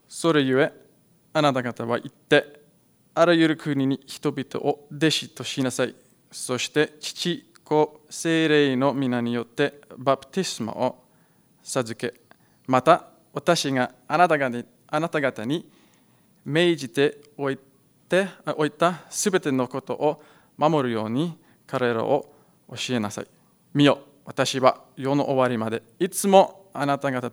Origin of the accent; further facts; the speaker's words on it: South Africa; Japanese is a second language; moved away as an adult; now in Japan; 私の出身は南アフリカです。